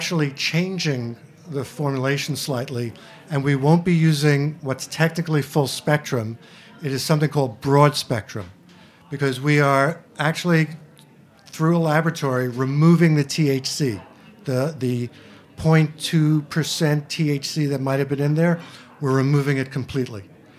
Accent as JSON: {"language": "English", "town": "Queens", "region": "New York", "country": "United States", "said": "And I'm from Queens, by the way."}